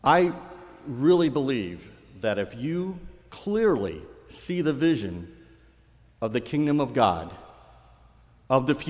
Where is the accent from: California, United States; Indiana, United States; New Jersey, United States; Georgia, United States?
Indiana, United States; Elkhart; I grew up in the Elkhart, Indiana church, if anybody's there.